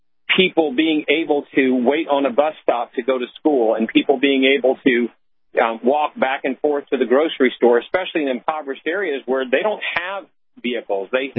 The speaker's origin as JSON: {"language": "English", "town": "New York City", "region": "New York", "country": "United States", "tie": "born or raised there", "said": "I grew up in the New York City of the 60s and 70s."}